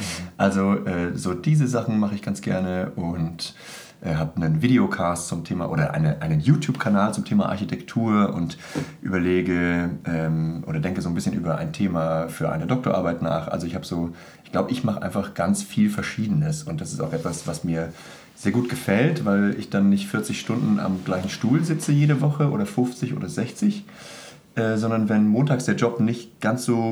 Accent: Kiel, Schleswig-Holstein, Germany; ich komme aus Kiel, obwohl ich gebürtig woanders herkomme, aber ich mich doch so gut ich kann mit Kiel identifizieren möchte, weil ich da mich sehr, sehr beheimatet und nicht nur zu Hause fühle. Und darum würde ich sagen, ich bin Kieler

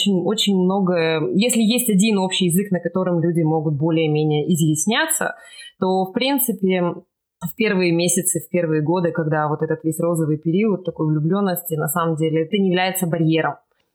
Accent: Yekaterinburg, Sverdlovsk Oblast, Russia; moved away as an adult; now in Austria; Я родилась и выросла в Екатеринбурге. Это большой уральский город.

